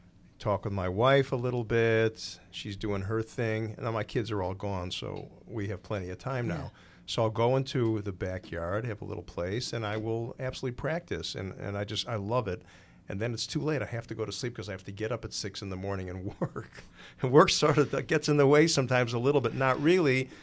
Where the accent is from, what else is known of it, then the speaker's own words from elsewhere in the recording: Chicago, Illinois, United States; I'm from Chicago, so I love